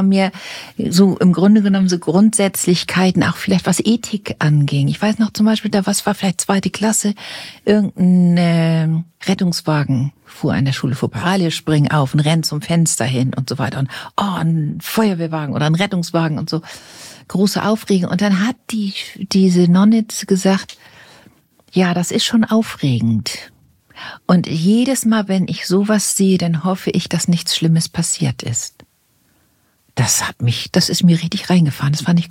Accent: Hamburg, Germany; born there; Das heißt, ich war in Hamburg, ich bin in Hamburg geboren, an so einem Rheinweg. Bei Hamburg bin ich geboren und ich bin auf eine katholische Schule gegangen.

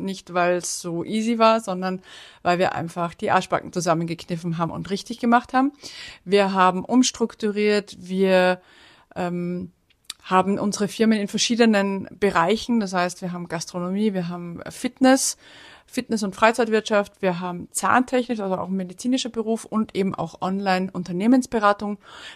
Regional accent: Salzburg, Austria; Ich komme aus Salzburg, bin 1978 geboren und bin damit Generation X.

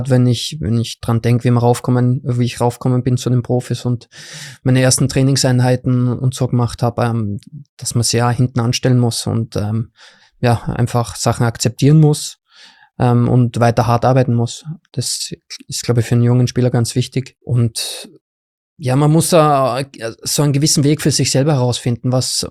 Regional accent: Graz, Styria, Austria; Wie du gesagt hast vorher, ich bin ein Grazer.

